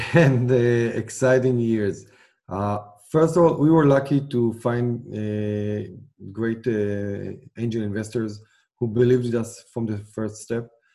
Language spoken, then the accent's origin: English; Israel; I'm originally from Israel. A veteran of the Air Force. I've been an officer in the Air Force in Israel for 5 years.